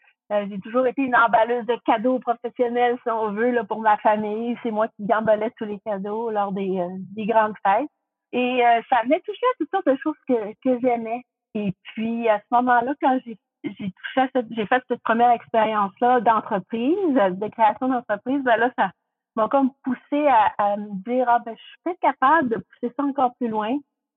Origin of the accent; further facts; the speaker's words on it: New Brunswick, Canada; born there; je suis née au Nouveau-Brunswick. Je suis née bilingue, si on veut, dans une famille francophone, mais quand on est dans un milieu anglophone, on apprend très vite.